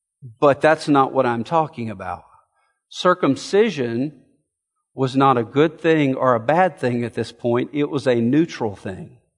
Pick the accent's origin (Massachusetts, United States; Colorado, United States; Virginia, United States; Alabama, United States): Alabama, United States; You know, I'm from the South. I'm from Alabama